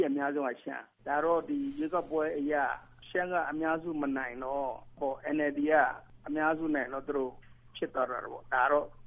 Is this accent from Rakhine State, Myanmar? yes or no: no; Shan State, Myanmar; born there; ရှမ်းပြည်နယ်မှာမွေးတဲ့ရှမ်းတဦးအနေနဲ့ပေါ့နော်ရှမ်းပြည်ဖွံ့ဖြိုးတိုးတက်ဖို့အတွက်